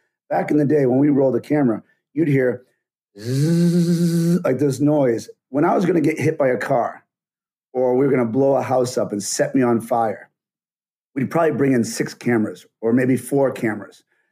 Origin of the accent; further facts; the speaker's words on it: Boston, Massachusetts, United States; I grew up in Boston in a very, you know, like Irish neighborhood where fighting was kind of a thing.